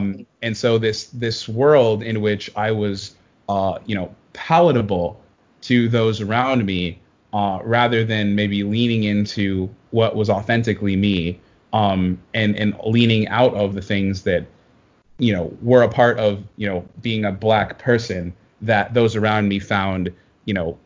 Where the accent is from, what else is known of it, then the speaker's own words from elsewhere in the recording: Jamaica; And growing up in Jamaica in the 1960s, you know, it was a very robust, pretty well off society, actually, right?